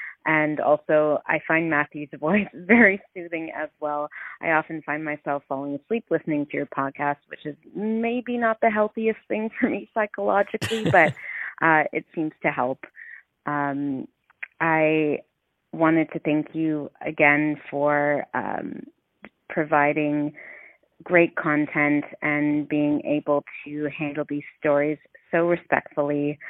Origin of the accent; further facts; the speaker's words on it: Ontario, Canada; I'm from Ontario